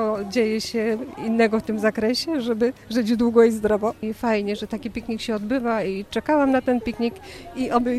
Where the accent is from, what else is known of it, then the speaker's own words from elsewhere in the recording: Opole, Opole Voivodeship, Poland; pochodzę z Opola.